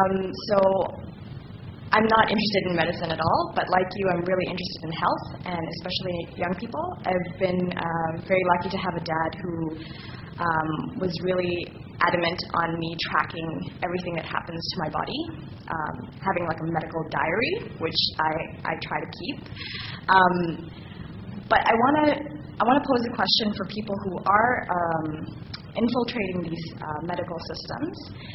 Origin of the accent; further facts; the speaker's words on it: Toronto, Ontario, Canada; I'm from Toronto. I came for this conference.